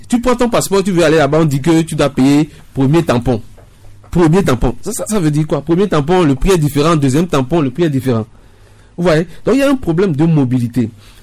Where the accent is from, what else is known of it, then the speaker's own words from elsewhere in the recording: Togo; moi je suis togolais.